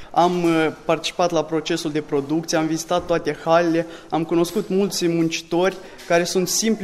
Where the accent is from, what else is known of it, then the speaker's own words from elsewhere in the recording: Moldova; Suntem 14 studenți din Republica Moldova